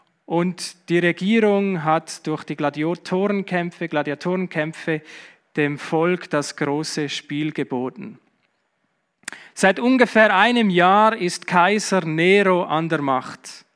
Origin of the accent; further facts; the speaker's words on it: Switzerland; wer sind wir Schweizer? Wir sind Brüder und Schwestern.